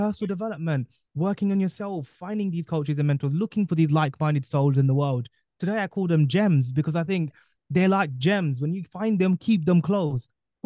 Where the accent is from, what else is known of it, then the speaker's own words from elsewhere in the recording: London, United Kingdom; And I was born and raised here in London in the UK.